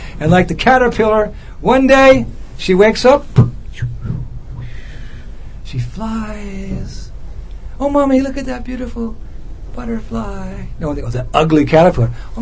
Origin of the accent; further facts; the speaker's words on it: California, United States; When I was a kid, I was from California.